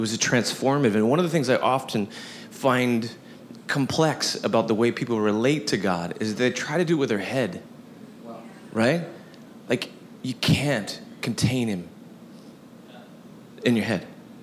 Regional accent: Midwest, United States; I come from the Midwest, and we have this like really crazy thing where you show up.

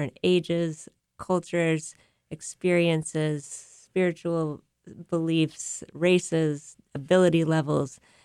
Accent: Cleveland, Ohio, United States; I grew up in Cleveland, Ohio in the 70s and 80s.

